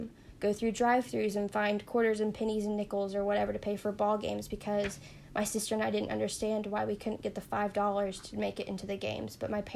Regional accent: Kentucky, United States; also born or lived in Massachusetts; So I've grew up in Kentucky basically my whole life, but I started, I was born in Massachusetts, and I went to a Catholic school, a private Catholic school.

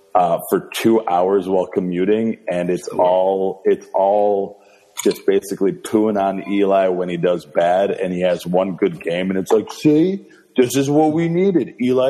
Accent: New York, United States; And as a Cowboys fan, even though I'm from New York as well, but don't get down with the Jets or the Giants.

